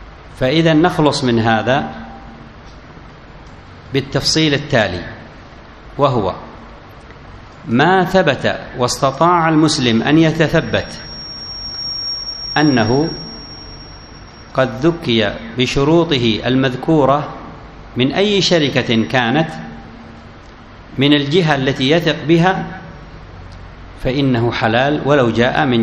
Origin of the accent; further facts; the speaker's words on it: Yemen; الشركة من هنا عندنا في اليمن تتعامل مع بعض الدول في روسيا الشرقية